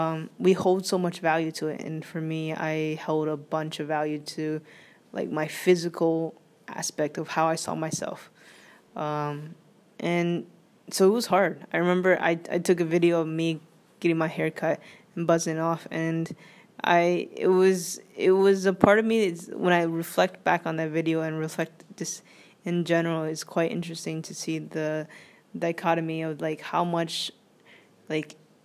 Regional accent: Thailand; I was from Thailand and I was a boy, so that was also a lot of fun to deal with.

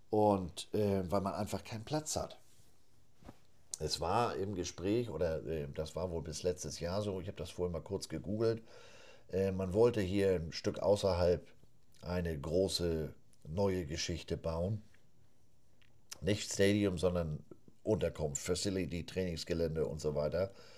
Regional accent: Missouri, United States; Ich sage, ich komme ja nur aus Missouri.

